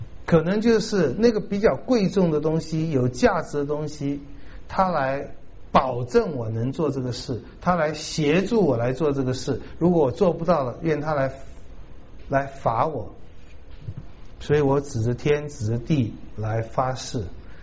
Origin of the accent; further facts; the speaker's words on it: China; 我们中国人都常常是太会做戏了哈